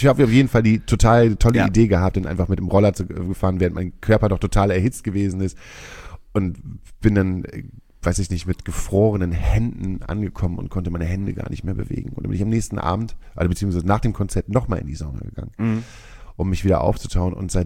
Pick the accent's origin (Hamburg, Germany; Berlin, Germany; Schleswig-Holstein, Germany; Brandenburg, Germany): Hamburg, Germany; Also wenn man sich in Hamburg so richtig wohlfühlt, und das tun wir ja beide